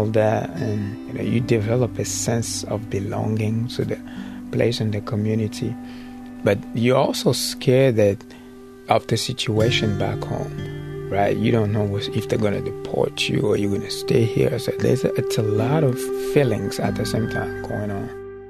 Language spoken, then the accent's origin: English; Kinshasa, DR Congo; English is a second language; moved away as an adult; I grew up in Kinshasa. Kinshasa it's like New York, but in the Congo. I went to school for journalism, and I was like a reporter.